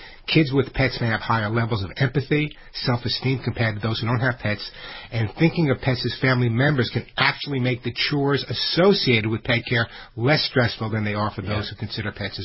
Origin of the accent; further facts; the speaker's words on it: New York, United States; I grew up on Long Island, and behind my house was a creek.